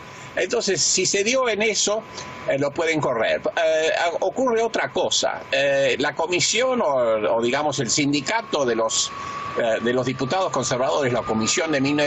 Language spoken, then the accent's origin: Spanish; Argentina; como decimos en mi país, en la Argentina